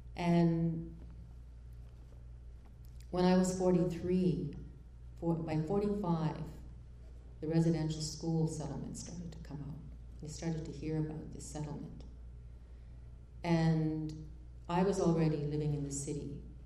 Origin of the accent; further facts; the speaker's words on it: Saskatchewan, Canada; born there; I'm a residential school survivor. I was born in Standing Buffalo Reserve in Saskatchewan, which is just about an hour northeast of Regina. I went into residential school when I was 6 years old.